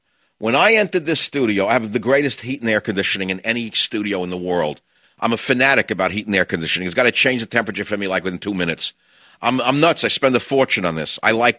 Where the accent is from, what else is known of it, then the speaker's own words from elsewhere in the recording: Bronx, New York, United States; And I didn't know, you know, a kid in the Bronx, what's Hermosa Beach? The names from Los Angeles to a kid from New York were very exotic.